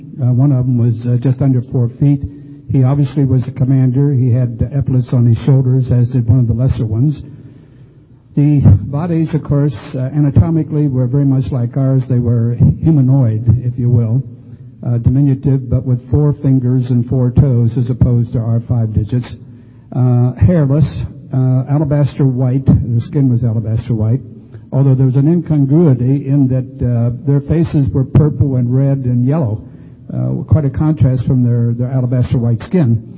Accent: Sedona, Arizona, United States; in my hometown, Sedona, Arizona

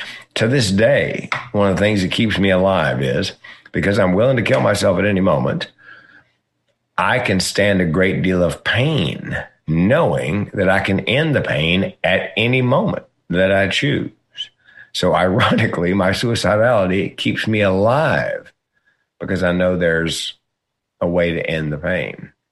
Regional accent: Southern United States, United States; I grew up in the South

